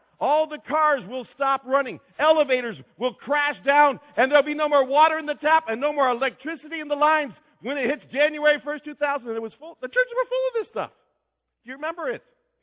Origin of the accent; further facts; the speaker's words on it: Pennsylvania, United States; It's an embarrassment to me, and I'm from Pennsylvania, you know?